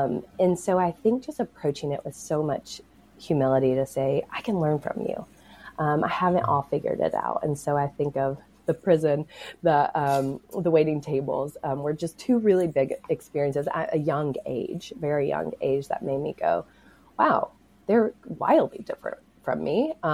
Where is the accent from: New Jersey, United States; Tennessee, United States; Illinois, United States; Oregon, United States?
Tennessee, United States; So talk about growing up in East Tennessee. One of our field trips was actually to the prison, for better or worse.